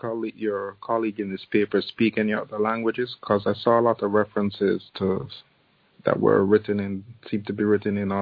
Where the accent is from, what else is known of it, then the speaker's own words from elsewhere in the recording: Jamaica; I'm from Jamaica